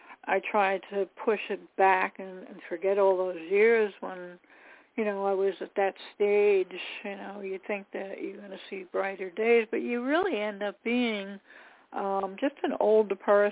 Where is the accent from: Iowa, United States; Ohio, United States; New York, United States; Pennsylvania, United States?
New York, United States; from New York.